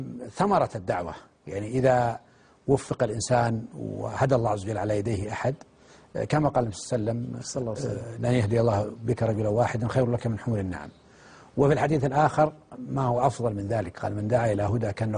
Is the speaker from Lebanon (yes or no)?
no; Saudi Arabia; قلت له من السعودية